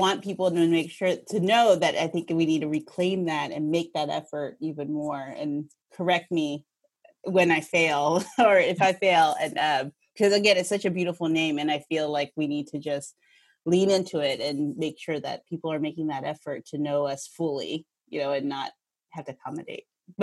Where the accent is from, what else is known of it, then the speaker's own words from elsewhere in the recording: Kentucky, United States; And I would say, I'm from Northern Kentucky.